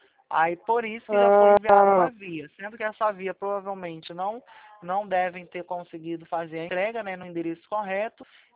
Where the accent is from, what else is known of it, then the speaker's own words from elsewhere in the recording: Rio de Janeiro, Brazil; Eu sou daqui, sim, tá? Eu sou do Rio de Janeiro, eu falo aqui do centro, tá?